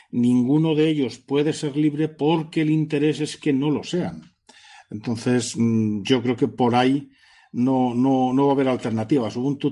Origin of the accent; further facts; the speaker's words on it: Madrid, Community of Madrid, Spain; yo como muchos madrileños que andamos por el centro.